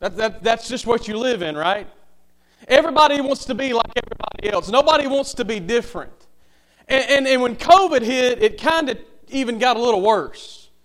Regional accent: Millbrook, Alabama, United States; I grew up down in Millbrook, Alabama, went to Victory Baptist Church.

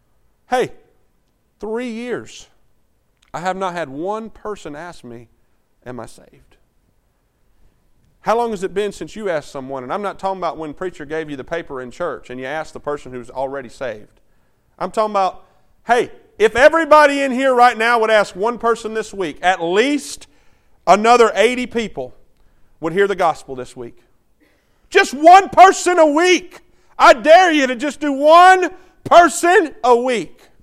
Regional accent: United States; I'm thankful that I'm an American.

